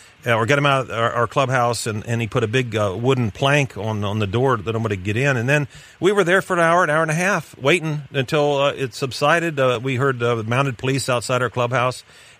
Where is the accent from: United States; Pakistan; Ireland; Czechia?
United States; Florida; We're both from Florida.